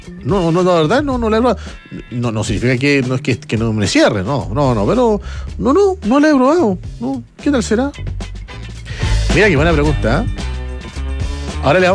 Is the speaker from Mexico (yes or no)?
no; Chile; los que vivimos, los que nacimos, los que nos criamos acá en Chile y nos criamos con el completo